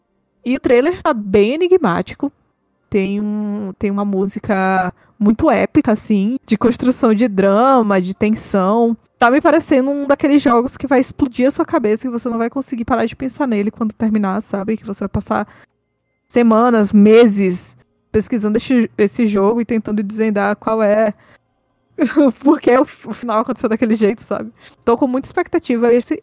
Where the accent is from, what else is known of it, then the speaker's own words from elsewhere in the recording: Brazil; Eu sou brasileira.